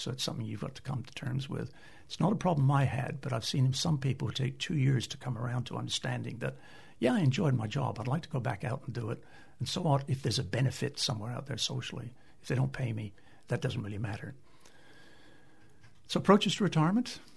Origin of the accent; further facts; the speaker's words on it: Canada; moved away; You can tell by my accent, I'm not from here. I'm originally Canadian, left my family behind in 40 years ago, back in the mid-70s.